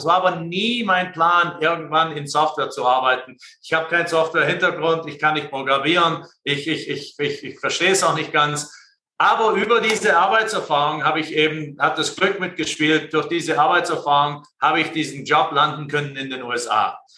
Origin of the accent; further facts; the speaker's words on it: Germany; moved away; ich hatte immer Heimweh und habe immer mich gedacht, Deutschland ist mein Heimatland